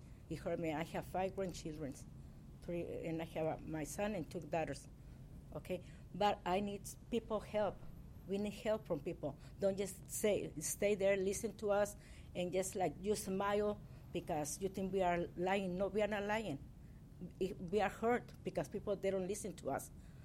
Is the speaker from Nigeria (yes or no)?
no; Mexico; now in United States; We come from Mexico to work, whatever we can.